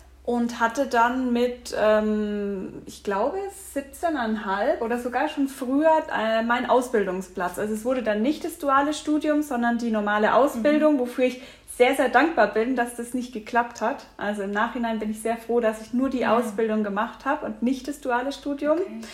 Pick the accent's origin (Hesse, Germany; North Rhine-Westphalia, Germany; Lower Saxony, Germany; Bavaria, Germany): Bavaria, Germany; Also ich komme aus der Gegend von Würzburg, das ist so circa 2,5 Stunden von München entfernt